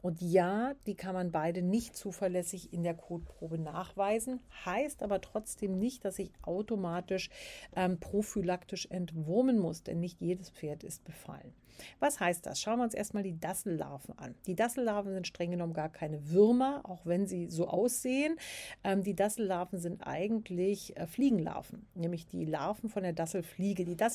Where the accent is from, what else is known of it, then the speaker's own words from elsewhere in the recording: Berlin, Germany; Ich bin ja in Berlin groß geworden, wir kannten sowas überhaupt nicht